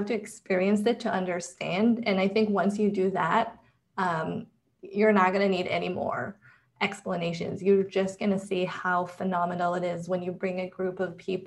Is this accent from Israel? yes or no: yes; Israel; so I come from a very homogenous country. I was born and raised in Israel.